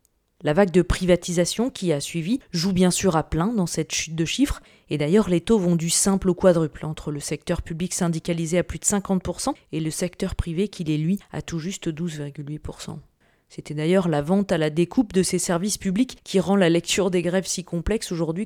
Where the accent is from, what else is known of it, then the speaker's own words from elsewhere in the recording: France; accent: French; now in United Kingdom; Et si mon accent n'était pas aussi français, vous sauriez instantanément pourquoi on parle de « heat or eat »